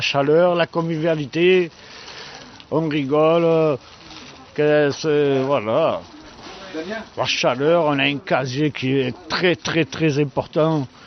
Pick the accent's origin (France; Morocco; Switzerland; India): France; Marseille, Provence-Alpes-Côte d'Azur; Moi, je suis Marseillais, fier de l'être.